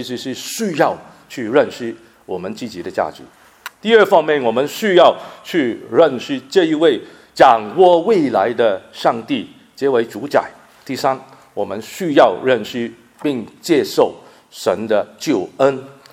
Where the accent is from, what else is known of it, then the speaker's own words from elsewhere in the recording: Hong Kong; moved away; 每一次呢回香港啊旅游的时候呢，我差不多我都必定呢要去中国看一看啊，我们说是寻根啊，因为我呢在香港长大啊